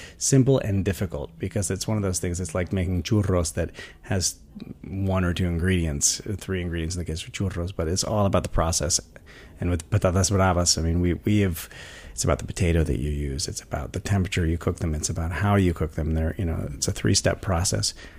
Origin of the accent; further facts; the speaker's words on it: Vermont, United States; I grew up in Vermont on a small sort of sustainable organic farm. And my parents raised everything from chickens to sheep to cattle